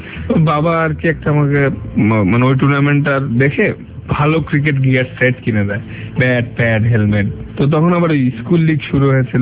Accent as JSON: {"language": "Bangla", "town": "Dhaka", "region": "Dhaka Division", "country": "Bangladesh", "tie": "born or raised there", "said": "আমি তো ঢাকারই ছেলে, তো আমার ডিভিশন ঢাকা"}